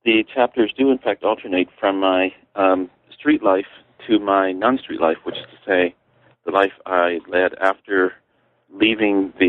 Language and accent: English; Chicago, Illinois, United States; I was born and raised in Chicago of blind parents.